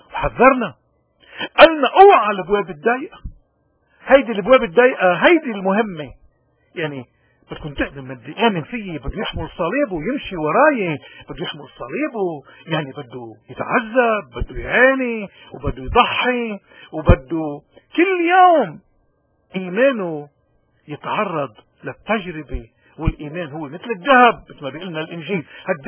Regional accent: Lebanon; نحن كلبنانيين وهيدا اليوم، اليوم وبكرة وكل يوم منضل نكرر، شو قضيتنا؟

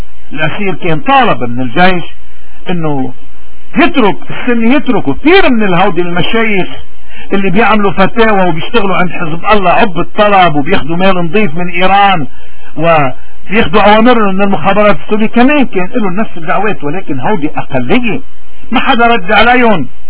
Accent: Lebanon; ونبين ممارساتهم اللي هي ضدنا نحن كبشر لبنانيين

